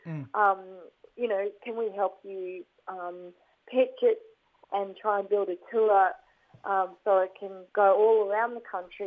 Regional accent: New South Wales, Australia; also born or lived in Forbes; I was raised off country in Tinga in northwest New South Wales on Kamilaroi country.

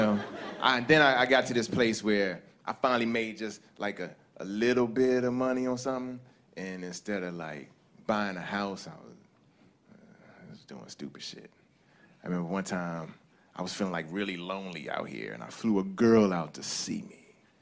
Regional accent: Maryland, United States; I grew up in Maryland. So we have the whole DMV.

